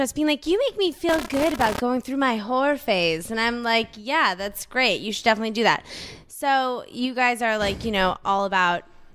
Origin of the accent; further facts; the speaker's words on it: Washington, District of Columbia, United States; I grew up in Washington D.C. and there were these books called The White House Mouse